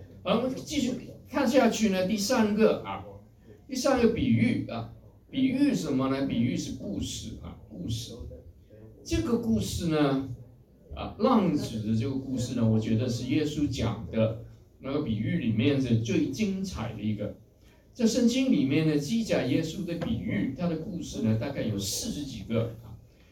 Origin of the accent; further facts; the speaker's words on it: China; 这个我们中国人都明白了。